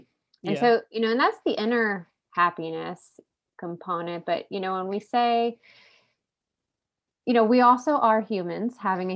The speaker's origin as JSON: {"language": "English", "region": "New Jersey", "country": "United States", "said": "we're from New Jersey, so yeah. It's very much about keeping up with the Joneses."}